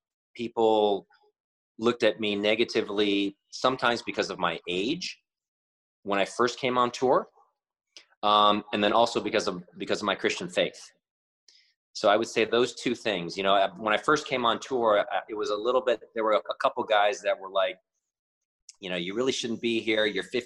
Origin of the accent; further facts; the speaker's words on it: United States; I still view, obviously I'm American, obviously I'm Asian American, but my view of the United States is always going to be in a very positive light